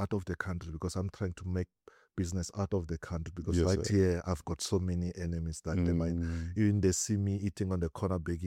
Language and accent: English; South Africa; I'm born and bred in South Africa.